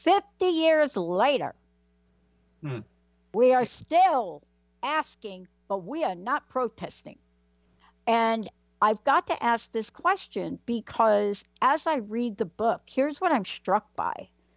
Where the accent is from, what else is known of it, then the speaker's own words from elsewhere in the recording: Bronx, New York, United States; I grew up in the Bronx, right? And we had a lot of things going on.